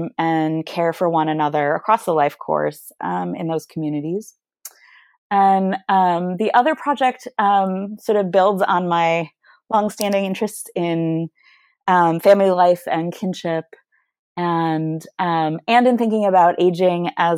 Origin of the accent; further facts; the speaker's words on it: Michigan, United States; And I'm from Michigan originally, much like Michigan, actually.